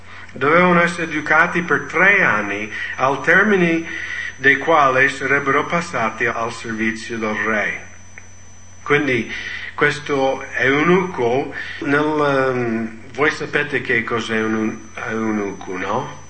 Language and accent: Italian; United States; Italian is a second language